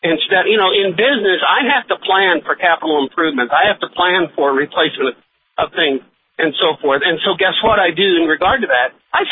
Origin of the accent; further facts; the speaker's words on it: St. Louis, Missouri, United States; I was born and raised in St. Louis, and I saw that city start dying back in the 60s, early 60s